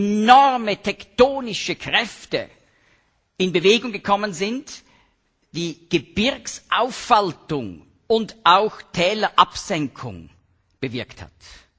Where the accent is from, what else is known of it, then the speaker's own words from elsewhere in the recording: Switzerland; Das stellt auch alle Schweizer Berge in den Schatten, ja? Das sage ich als Schweizer.